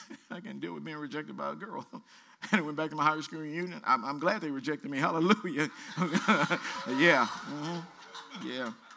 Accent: Louisiana, United States; I'm from Louisiana. I dealt with racism before.

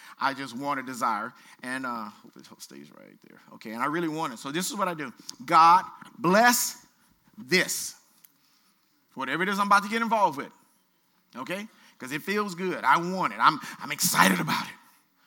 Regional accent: Louisiana, United States; I'm from Louisiana. I dealt with racism before.

